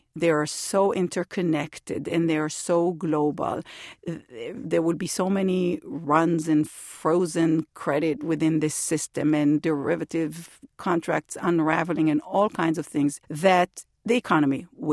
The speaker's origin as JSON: {"language": "English", "region": "California", "country": "United States", "said": "Look, I come from Silicon Valley, and the banks are not unique in taking risks."}